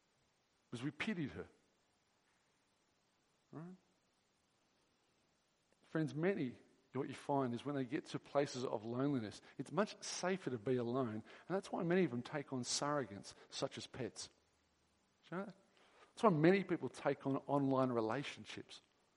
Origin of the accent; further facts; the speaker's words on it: Hornsby, New South Wales, Australia; I grew up in Hornsby